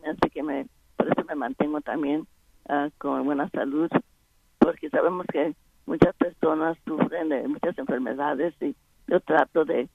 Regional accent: Stockton, California, United States; also born or lived in New Mexico; nací en Nuevo México, pero me crié en Stockton, California.

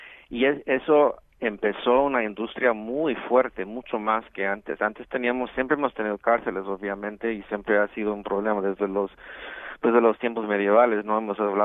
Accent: California, United States; En California, de donde yo soy originalmente

